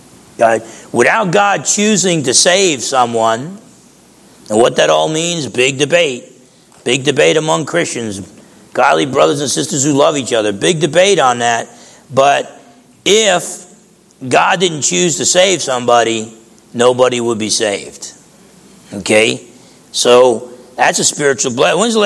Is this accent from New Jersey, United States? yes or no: yes; New Jersey, United States; Look, let me tell you, I grew up in New Jersey, a lot of cities in New Jersey, a lot of tall guys are good basketball players.